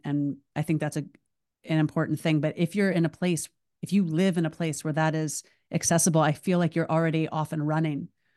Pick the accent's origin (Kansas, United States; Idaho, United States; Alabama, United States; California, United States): Alabama, United States; because of how I grew up in Alabama, literally being on a lake in the woods, hanging out in the woods, going camping